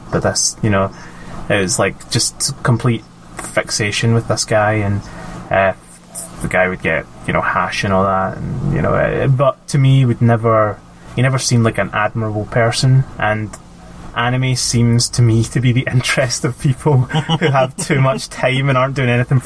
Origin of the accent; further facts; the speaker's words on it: Glasgow, Scotland, United Kingdom; And I was like, I'm from Glasgow, like, I don't get in the cars with strangers.